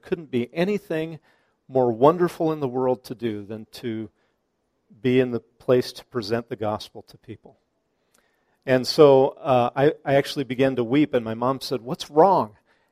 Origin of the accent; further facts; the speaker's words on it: Kansas, United States; Recently, I went home to my home state, which is Kansas, and I took Sue to the spot.